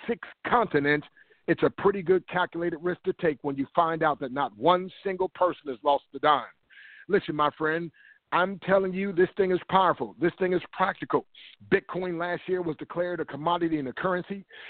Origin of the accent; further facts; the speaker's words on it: Harrisburg, Pennsylvania, United States; I'm from Harrisburg, and that's only about 25 minutes away.